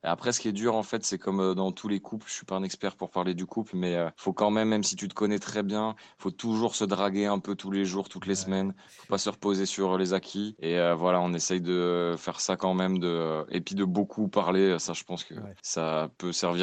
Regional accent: Nancy, Grand Est, France; je suis un rappeur de Nancy.

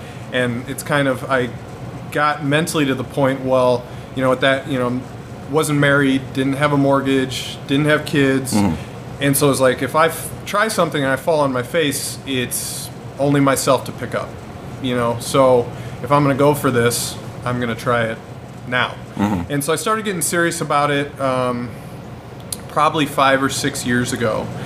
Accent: Peoria, Illinois, United States; I was born and raised in Peoria, so I went over to Champaign. And then I went up to Chicago right after that.

